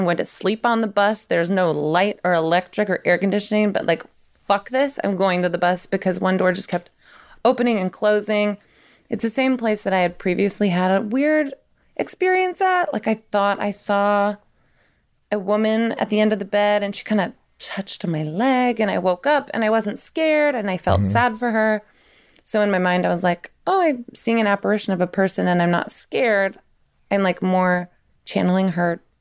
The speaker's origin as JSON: {"language": "English", "region": "Tennessee", "country": "United States", "said": "So I'm from Tennessee. I should know this."}